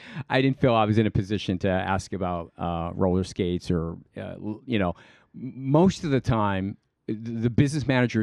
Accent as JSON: {"language": "English", "town": "Cleveland", "region": "Ohio", "country": "United States", "tie": "born or raised there", "said": "I said, but you kind of fucking ruined it for me because I grew up in Cleveland."}